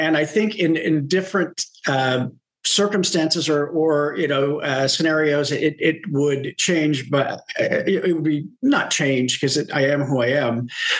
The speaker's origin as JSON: {"language": "English", "region": "Idaho", "country": "United States", "tie": "born or raised there", "said": "I grew up in Idaho, in a very conservative, small farming town. I grew up Mormon, and I love the outdoors"}